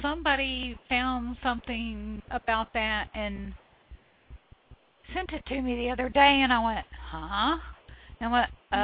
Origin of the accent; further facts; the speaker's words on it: Atlanta, Georgia, United States; I'm originally from Atlanta, so I feel the connection and have some visions of the place, sometimes some memories of it.